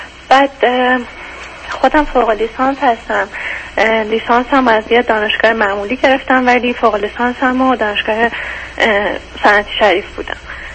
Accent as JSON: {"language": "Persian", "town": "Shiraz", "region": "Fars", "country": "Iran", "said": "تهران نیستیم. بس من اون 2 سال هم بعد از ازدواجم دور بودم و واقعا اذیت شدم، ترجیح میدم توی شهر خودمون باشه. شیراز هستیم."}